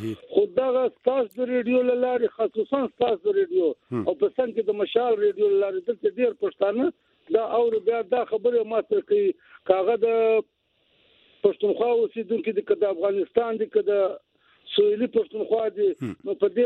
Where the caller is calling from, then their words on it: Dubai, United Arab Emirates; دلته زه د دوبۍ کې یم